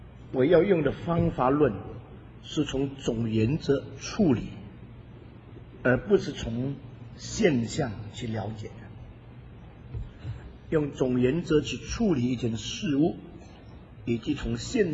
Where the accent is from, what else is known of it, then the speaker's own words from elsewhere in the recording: China; 比如说我们中国人的医学原理同西方的医学原理有一些很不同的地方。